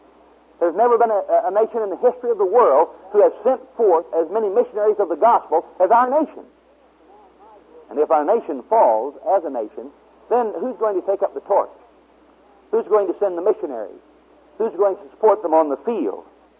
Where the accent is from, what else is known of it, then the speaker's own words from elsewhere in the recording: Oklahoma, United States; So I'm from Oklahoma, you know.